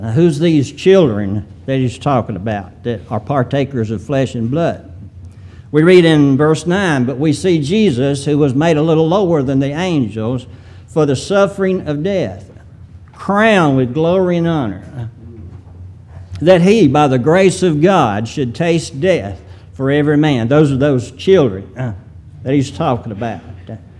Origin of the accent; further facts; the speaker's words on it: Hurricane, Mississippi, United States; also born or lived in Randolph; But I'm from Randolph, Mississippi. And the reason, but I grew up in Hurricane, Mississippi.